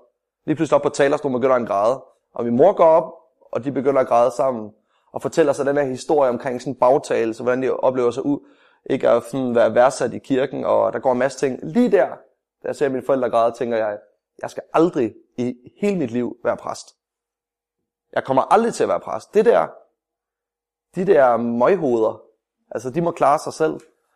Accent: Esbjerg, Region of Southern Denmark, Denmark; kom jeg tilbage til Esbjerg. Og der var specielt en gang, min far han var præst i sådan en kirke, i Esbjerg, Apostolsk Kirke i Esbjerg.

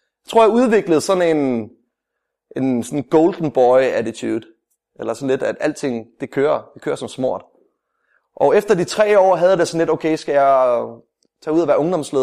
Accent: Esbjerg, Region of Southern Denmark, Denmark; kom jeg tilbage til Esbjerg. Og der var specielt en gang, min far han var præst i sådan en kirke, i Esbjerg, Apostolsk Kirke i Esbjerg.

